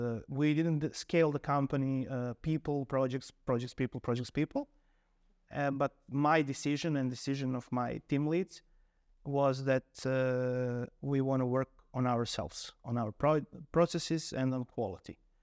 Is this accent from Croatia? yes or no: yes; Bjelovar, Bjelovar-Bilogora County, Croatia; English is a second language; moved away as an adult; also born or lived in Rijeka; now in Vozilici, Croatia; Yes, so I was born in Bjelovar, a small city near Zagreb. I was there 18 years, lived in Bjelovar, and then I went to Rijeka for studying, and I was living in Rijeka for 9 years